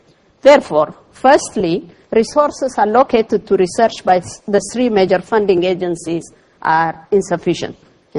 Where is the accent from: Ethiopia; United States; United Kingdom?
Ethiopia; In my home country of Ethiopia, for instance, we have less than 2,000 doctors